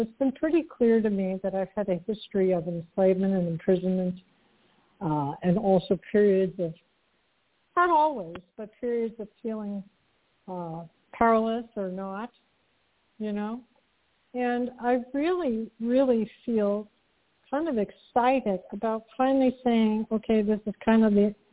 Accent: Tucson, Arizona, United States; Hi, I'm from Tucson, Arizona.

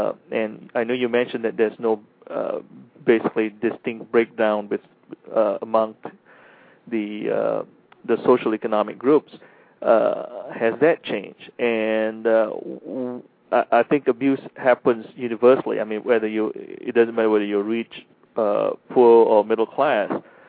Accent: Malaysia; I mean, I grew up in Malaysia, and what's interesting about it, I remember when I was 5, 6 years old

